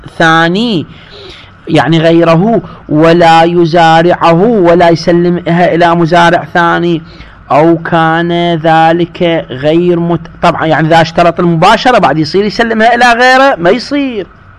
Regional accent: Iraq; احنا مثلا عندنا في العراق

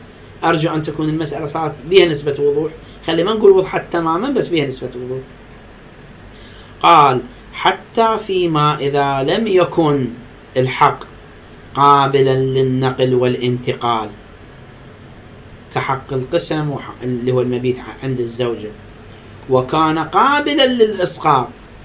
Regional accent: Iraq; جو عندنا في العراق

